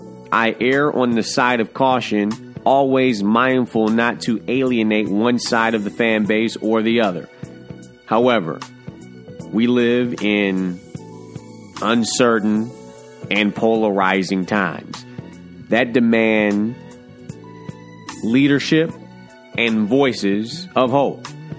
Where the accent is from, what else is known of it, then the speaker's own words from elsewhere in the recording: Detroit, Michigan, United States; including my hometown of Detroit